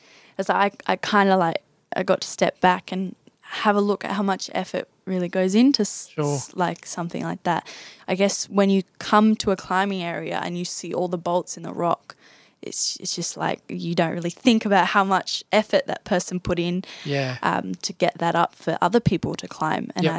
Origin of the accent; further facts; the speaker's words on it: Australia; I come from Australia, you know, everything's cleaned for you.